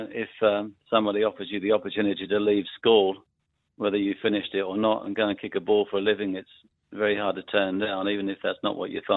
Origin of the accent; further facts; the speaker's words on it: England, United Kingdom; I'm an Englishman. I live in England.